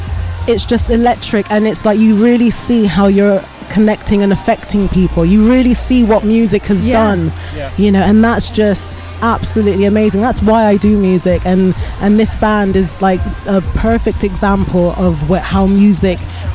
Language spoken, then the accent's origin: English; Bristol, South West England, United Kingdom; so I'm from Bristol.